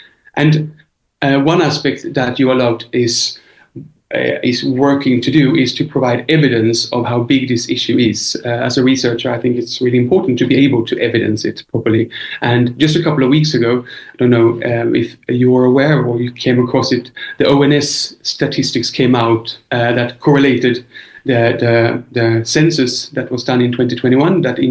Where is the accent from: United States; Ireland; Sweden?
Sweden; now in London, United Kingdom; I'm originally from Sweden, but I've lived in London in the UK for the last 20 years.